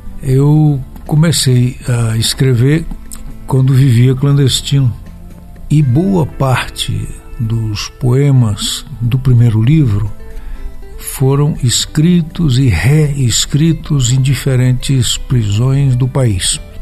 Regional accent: Brazil; A vida no Brasil profundo, de onde eu venho, começava mais cedo.

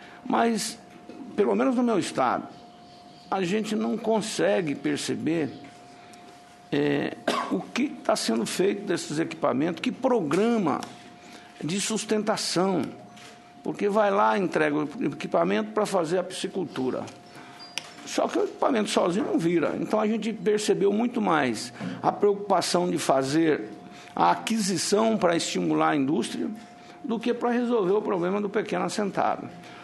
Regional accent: Rondonópolis, Mato Grosso, Brazil; o município de Rondonópolis, Mato Grosso, a minha cidade natal

